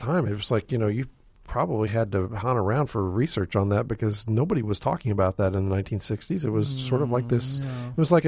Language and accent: English; Sand Springs, Oklahoma, United States; I mean, I grew up in a little town called Sand Springs, just west of there